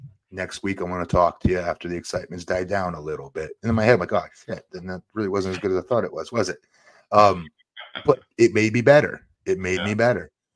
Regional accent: Connecticut, United States; But so when I grew up in Connecticut, so mainly WWF was everywhere. And I lived two towns over from Stamford.

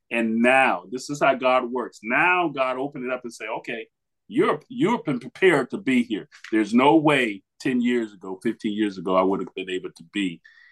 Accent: Miami, Florida, United States; now in Louisville, United States; I'm from Miami, Florida, and I live in Louisville.

